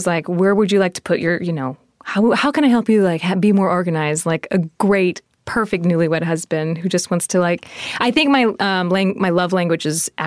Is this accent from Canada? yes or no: no; Texas, United States; I mean, I'm from Texas too.